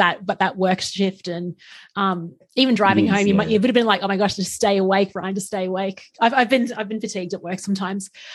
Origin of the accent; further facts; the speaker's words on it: Queensland, Australia; I'm from Queensland and I've never been to where you traveled